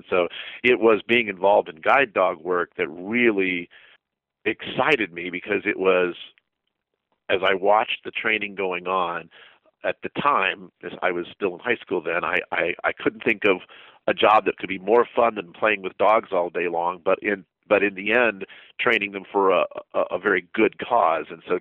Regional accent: Texas, United States; also born or lived in New Mexico; I grew up actually in West Texas and in southern New Mexico. I grew up on a cattle ranch there that my family still runs and operates.

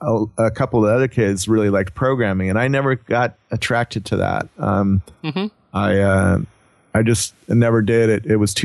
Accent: Cupertino, California, United States; In Cupertino, right about a mile from Apple Computer in Silicon Valley.

